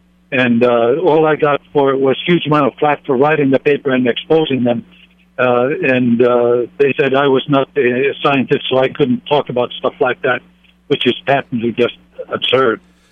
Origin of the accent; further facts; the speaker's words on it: San Luis Obispo, California, United States; I'm from San Luis Obispo.